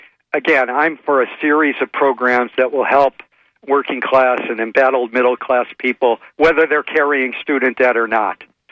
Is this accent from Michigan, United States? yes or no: yes; Michigan, United States; I grew up in Michigan where there was expanding middle class.